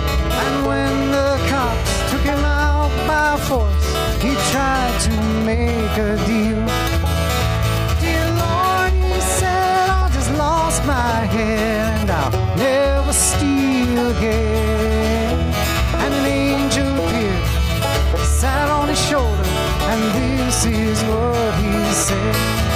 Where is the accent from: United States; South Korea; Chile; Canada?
United States; Pittsburgh, Pennsylvania; born or raised there; also born or lived in Indianapolis, United States